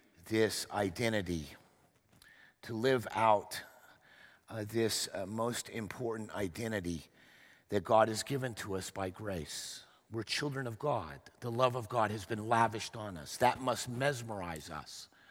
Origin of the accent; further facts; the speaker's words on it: Dallas, Texas, United States; because I grew up in Dallas as a young boy, and because my father was a Cowboy fan